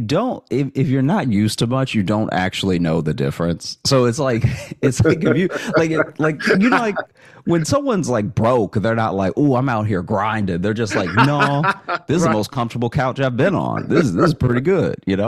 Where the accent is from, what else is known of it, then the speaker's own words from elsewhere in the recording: Alexandria, Louisiana, United States; now in Chicago, United States; So I grew up in Alexandria, and I went to college in Shreveport, Louisiana. That's when I got the idea to go to Chicago.